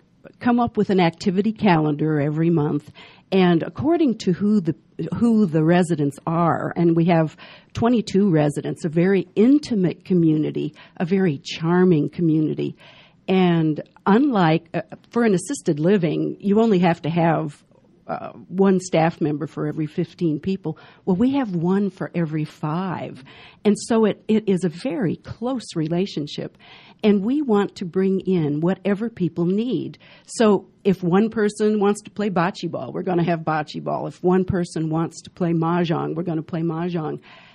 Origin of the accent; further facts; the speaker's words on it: Illinois, United States; I am originally from Illinois, and my degrees are in communications and urban studies.